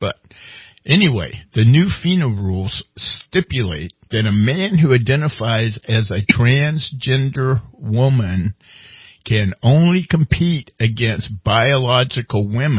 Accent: New Jersey, United States; I'm from Jersey.

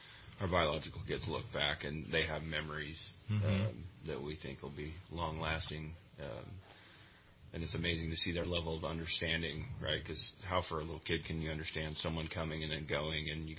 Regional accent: Cottonwood, California, United States; Born and raised in Cottonwood, according to my wife, but there's no hospital down there

